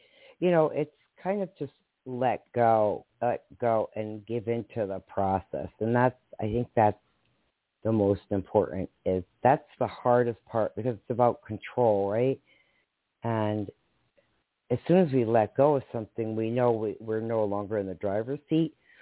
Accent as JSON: {"language": "English", "region": "Connecticut", "country": "United States", "said": "Because I'm from Connecticut. So I went through the same crap you did, you know."}